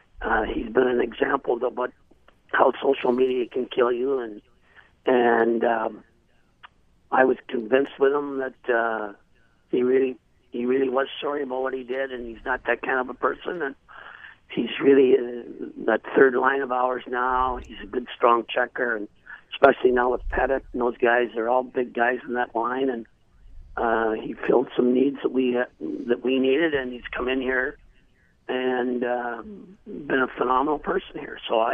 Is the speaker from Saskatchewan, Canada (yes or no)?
yes; Saskatchewan, Canada; First of all, he grew up 40 minutes from my hometown, a small town farm boy from Saskatchewan.